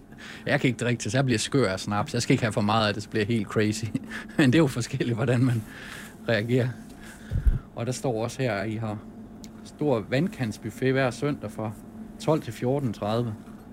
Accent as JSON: {"language": "Danish", "town": "Durup", "region": "Central Denmark Region", "country": "Denmark", "said": "jeg er lokal oprindeligt fra Durup"}